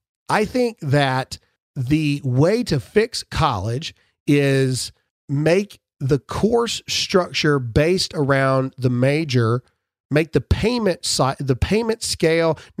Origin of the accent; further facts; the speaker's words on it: Mississippi, United States; I'm from Mississippi. I know the difference.